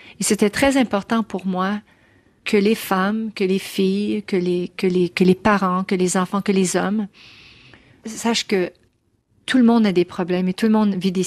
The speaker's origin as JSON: {"language": "French", "region": "Quebec", "country": "Canada", "said": "Comme chez nous au Québec, on va pas se gêner."}